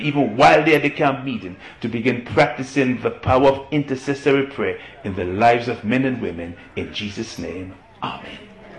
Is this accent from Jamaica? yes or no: no; Dominica; now in United States; No. I live in the United States, but I'm from the Caribbean.